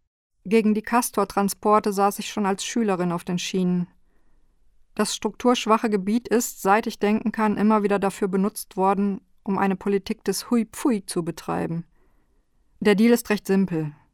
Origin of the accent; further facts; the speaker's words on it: Ochtrup, North Rhine-Westphalia, Germany; Ochtrup, mein Geburtsort, entwickelte sich erst zur Töpfer- und dann zur Textilstadt.